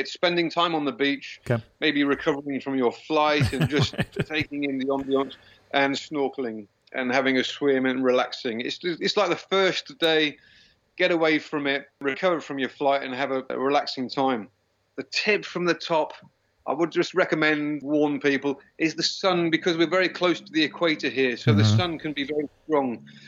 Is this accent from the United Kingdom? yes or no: yes; Stratford-upon-Avon, West Midlands, United Kingdom; moved away as an adult; now in Malaysia; I can speak Malay, but yeah, I'm originally from England, from a small town called Stratford-upon-Avon, which is famous for Shakespeare. I've been in Sabah now for 18 years. I originally came here for 3 years, 23, 24 years ago.